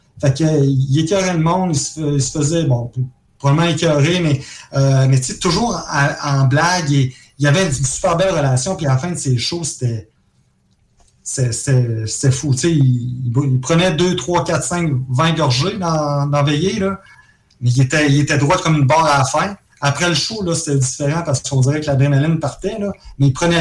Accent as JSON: {"language": "French", "town": "Trois-Rivières", "region": "Quebec", "country": "Canada", "said": "je viens de Trois-Rivières, je suis parti à 6h30 du matin"}